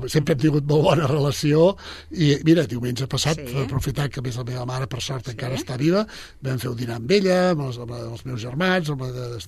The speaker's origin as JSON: {"language": "Catalan", "town": "Sabadell", "region": "Catalonia", "country": "Spain", "tie": "born or raised there", "said": "Jo vaig néixer a Sabadell."}